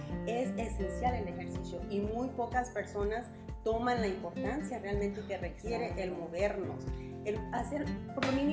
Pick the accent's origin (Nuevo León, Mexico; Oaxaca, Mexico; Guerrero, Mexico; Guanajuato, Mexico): Guerrero, Mexico; Zihuatanejo; born there; Nací en Guerrero, en Ixtapas, Zihuatanejo.